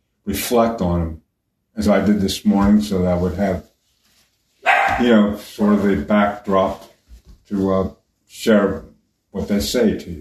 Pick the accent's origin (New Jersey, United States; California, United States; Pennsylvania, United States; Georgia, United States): Pennsylvania, United States; Philadelphia; born there; I was born in Philadelphia, and he had a den, with books and everything